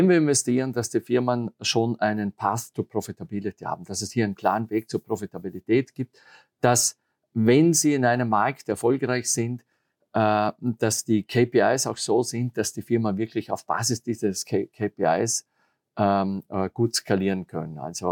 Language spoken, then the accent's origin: German; Austria; Das genau, ist das muss ich auch sagen als Österreicher.